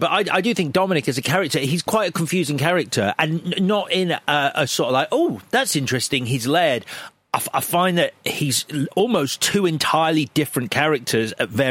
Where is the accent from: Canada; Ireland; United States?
Ireland; and maybe it's just because I'm Irish